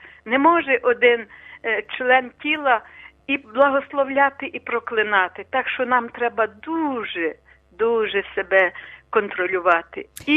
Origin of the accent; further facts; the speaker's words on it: Lviv Oblast, Ukraine; бо я з Бродівщини